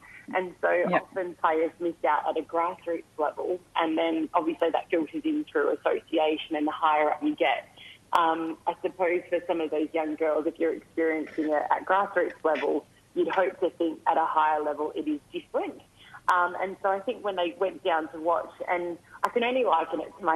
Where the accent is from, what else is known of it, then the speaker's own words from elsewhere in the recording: Western Australia, Australia; I grew up in the Kimberley, and the town I came from, we had 80 to 90% Aboriginal students at our school.